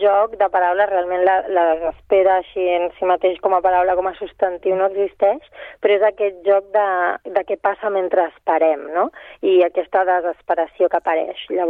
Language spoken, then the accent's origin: Catalan; Catalonia, Spain; que la Iris i jo som d'aquí, som catalanes.